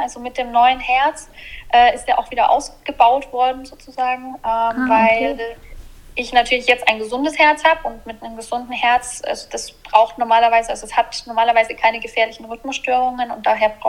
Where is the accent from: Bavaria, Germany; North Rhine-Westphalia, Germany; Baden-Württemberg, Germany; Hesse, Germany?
Bavaria, Germany; Nuremberg; ich komme aus Nürnberg